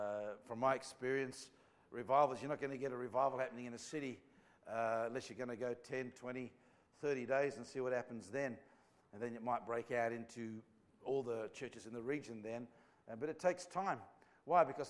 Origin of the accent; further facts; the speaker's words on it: Australia; Because I'm an Australian.